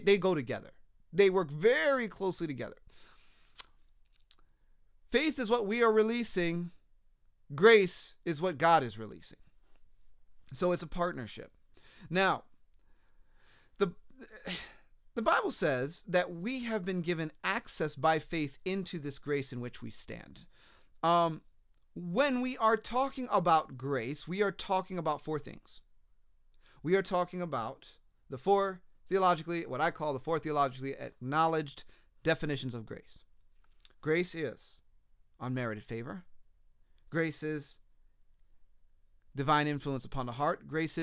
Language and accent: English; United States; I'm an American citizen, you know.